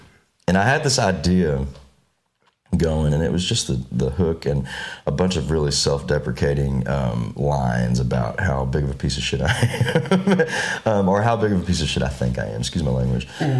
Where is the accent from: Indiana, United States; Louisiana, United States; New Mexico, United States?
Louisiana, United States; Shreveport; now in Nashville, United States; I was just appreciated in Nashville much more than my hometown.